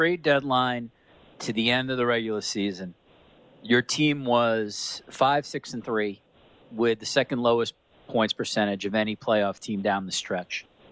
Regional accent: New York, United States; I spent my teenage years growing up in Long Island.

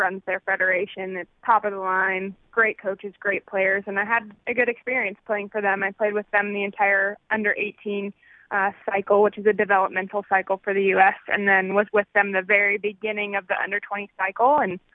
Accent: United States; And so, you know, I was watching those games as an American.

